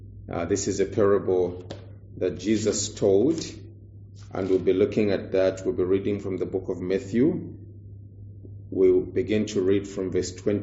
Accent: Zambia; Now, growing up in Zambia, I remember when we were young, we were surrounded by our grandmothers, our mothers, elderly people

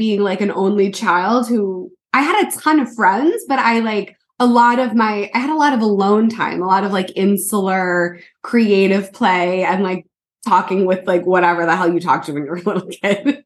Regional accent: New York, United States; everyone's like, oh, where are you from? You're like, oh, I'm from New York. It's not the city, you know what I mean?

